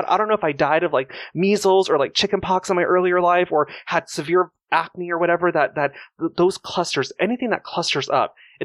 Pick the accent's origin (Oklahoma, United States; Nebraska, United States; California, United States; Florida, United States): California, United States; Palmdale; also born or lived in San Fernando Valley; Yeah, I was born and raised in the Valley, but my dad and my grandmother, which is his mother, lived in Palmdale. And so I grew up out there.